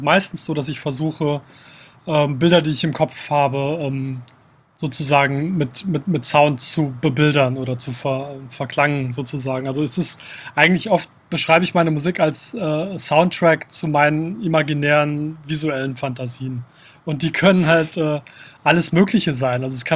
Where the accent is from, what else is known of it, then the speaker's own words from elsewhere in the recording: Kassel, Hesse, Germany; Ich bin in Kassel aufgewachsen, direkt, also außerhalb von Kassel, in der Nähe von einem Wald und war als Kind immer im Wald